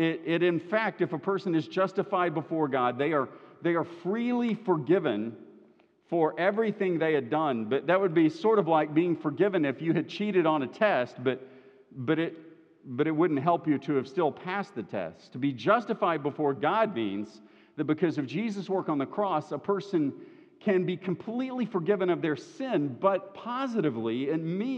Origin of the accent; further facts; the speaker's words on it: Kentucky, United States; it's set in my hometown, the home county, Harlan County, Kentucky